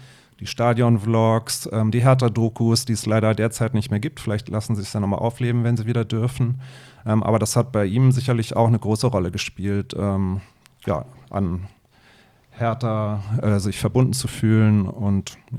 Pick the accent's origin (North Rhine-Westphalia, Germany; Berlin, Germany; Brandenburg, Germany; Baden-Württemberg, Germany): Berlin, Germany; moved away as an adult; bin auch in Berlin geboren, aufgewachsen, aber inzwischen schon seit mehr als 25 Jahren im Rhein-Main-Gebiet berufsbedingt damals hierher gekommen